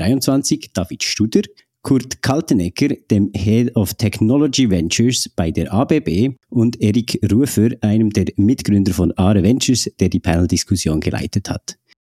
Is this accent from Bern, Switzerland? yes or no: yes; Bern, Switzerland; natürlich als Berner